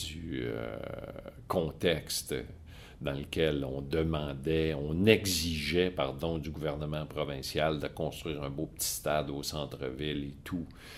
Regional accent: Saint-Hyacinthe, Quebec, Canada; comme moi je suis de Saint-Hyacinthe, hein?

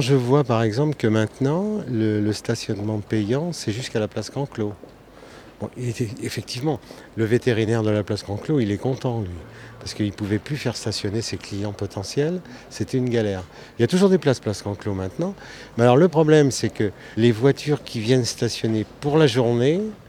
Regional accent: Nantes, Pays de la Loire, France; Je prends en considération la vie sur Nantes, puisque je suis nantais depuis ma naissance.

